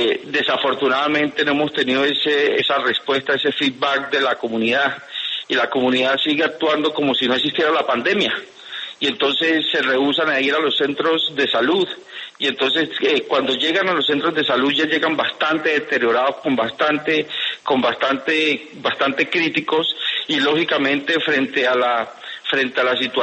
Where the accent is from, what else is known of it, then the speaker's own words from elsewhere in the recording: Chocó, Colombia; Mire, yo salí del departamento del Chocó hace muchos años. Después, yo soy nacido y criado acá y venía regularmente.